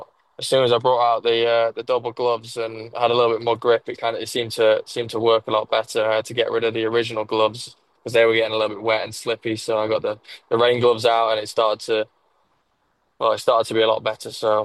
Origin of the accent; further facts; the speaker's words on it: England, United Kingdom; obviously growing up in England, we don't have the best of weather all year round